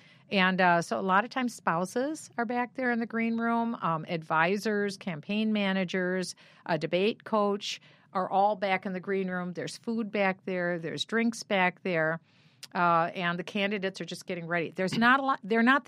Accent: Iowa, United States; I was born in Iowa and I was from Iowa.

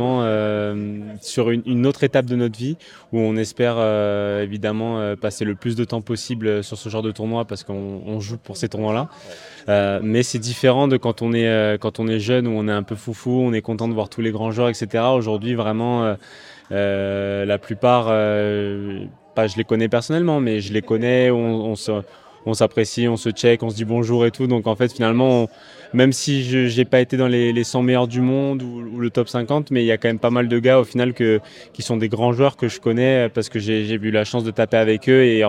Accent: Bastia, Corsica, France; j'ai 29 ans, je suis né à Bastia, donc évidemment, je viens de Corse

